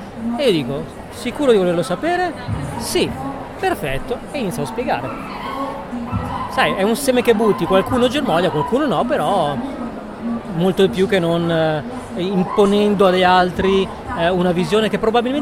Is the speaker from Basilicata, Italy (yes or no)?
no; Monza, Lombardy, Italy; Io sono di Monza.